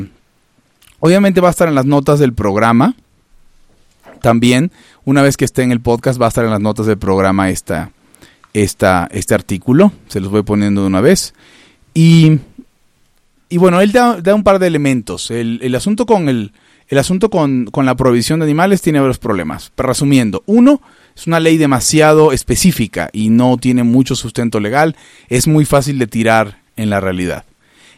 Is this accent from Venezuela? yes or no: yes; Venezuela; born there; yo nací en Venezuela y me tocó ver cómo el país se lo llevó el comunismo